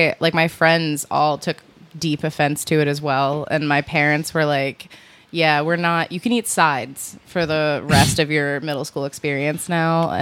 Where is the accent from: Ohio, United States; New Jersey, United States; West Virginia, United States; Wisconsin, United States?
West Virginia, United States; There was a video that came out of my hometown, and I realized West Virginia hospitality had gone too far